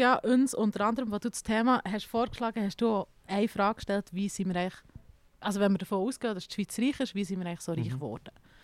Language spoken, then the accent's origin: German; Saarland, Germany; Also ich komme aus dem Saarland, ich bin im Gstaad aufgewachsen